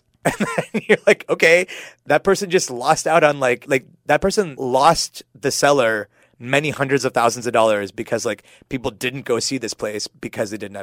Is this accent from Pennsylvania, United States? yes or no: yes; Pittsburgh, Pennsylvania, United States; now in San Francisco, United States; I grew up in Pittsburgh.